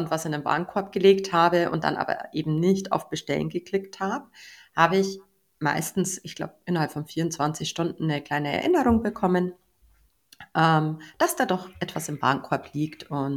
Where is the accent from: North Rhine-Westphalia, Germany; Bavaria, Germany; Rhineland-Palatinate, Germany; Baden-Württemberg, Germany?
Bavaria, Germany; Ich freue mich immer, wenn ich in den Laden gehe und dann einfach dann herzliches Servus, wie man bei uns in Bayern sagt, bekommt.